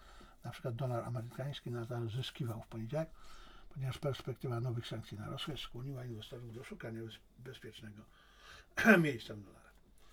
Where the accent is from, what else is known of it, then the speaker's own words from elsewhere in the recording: China; also born or lived in Poland; jestem Chińczykiem i Polakiem. Ale to, że jestem Chińczykiem, to nie oznacza wcale, że ja muszę popierać działania chińskiego rządu